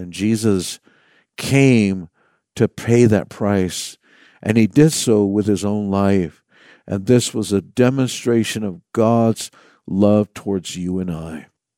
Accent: Laguna, New Mexico, United States; I'm from the Pueblo of Laguna, located in New Mexico. I am from the Roadrunner and Turkey Clan.

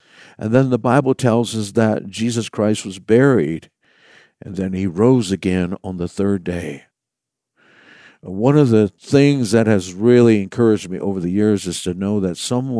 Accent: Laguna, New Mexico, United States; I'm from the Pueblo of Laguna, located in New Mexico. I am from the Roadrunner and Turkey Clan.

